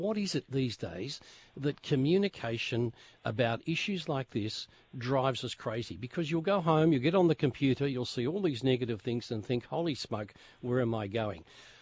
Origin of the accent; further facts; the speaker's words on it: Victoria, Australia; You're talking to a Kooyarrup boy here.